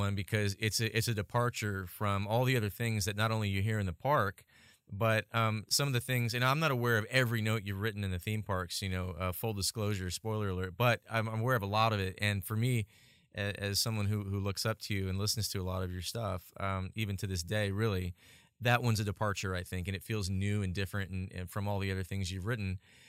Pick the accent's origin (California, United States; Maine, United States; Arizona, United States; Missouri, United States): California, United States; Huntington Beach; I've been going to Disneyland since I was, 2 feet tall because I grew up in Huntington Beach.